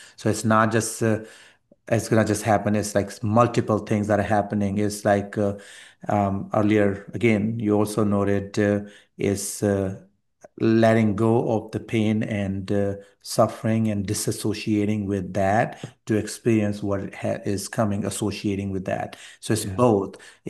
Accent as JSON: {"language": "English", "country": "Pakistan", "second_language": "English", "said": "So my background is I come from a persecuted background. I'm a Pakistani Christian, so persecution was common."}